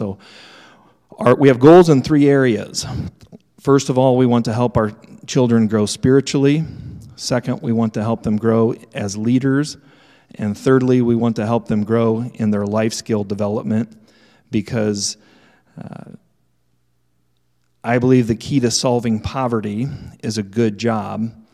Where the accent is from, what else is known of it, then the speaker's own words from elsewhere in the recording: West Des Moines, Iowa, United States; So growing up in West Des Moines, I was sheltered from a lot of what goes on even in our own backyard.